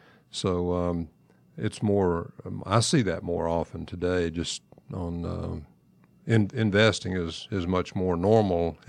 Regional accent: Atlanta, Georgia, United States; I grew up in Atlanta, so used to there wasn't anybody from anywhere else ever around here.

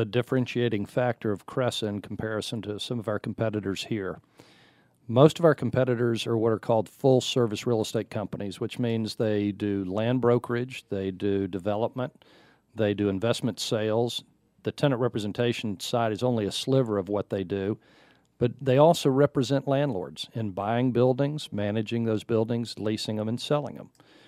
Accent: Atlanta, Georgia, United States; I'm originally from Atlanta. I've seen Atlanta grow quite a bit since I've been here.

